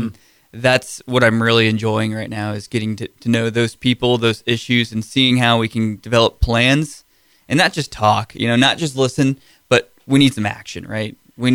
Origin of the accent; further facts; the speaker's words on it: Arlington, United States; I'm a lifelong district resident. I grew up in Arlington.